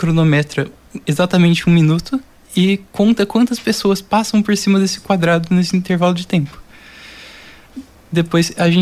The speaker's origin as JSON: {"language": "Portuguese", "town": "Londrina", "region": "Paraná", "country": "Brazil", "said": "Eu sou de Londrina mesmo."}